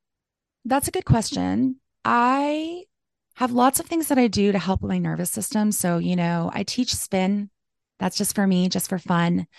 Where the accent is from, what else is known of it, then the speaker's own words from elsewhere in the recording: Calgary, Alberta, Canada; I was born and raised in Calgary, and I lived on an acreage with my parents when I was a teenager